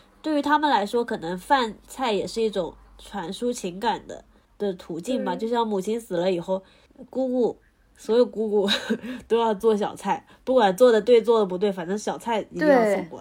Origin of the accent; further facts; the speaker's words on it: China; 从我们一个中国人的角度来看